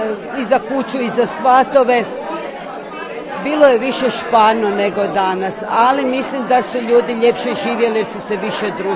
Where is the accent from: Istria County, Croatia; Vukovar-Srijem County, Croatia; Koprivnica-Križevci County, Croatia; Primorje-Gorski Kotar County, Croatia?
Koprivnica-Križevci County, Croatia; Đurđevac; Ja sam iz Đurđevca, građanska obitelj